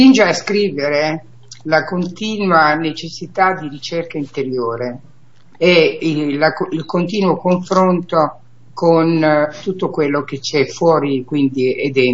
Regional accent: San Severo, Apulia, Italy; born there; sono nata a San Severo, in provincia di Foggia

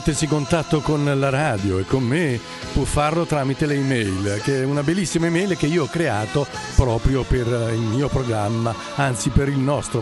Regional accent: Naples, Campania, Italy; un disco in napoletano, perché ragazzi sapete, io sono di Napoli

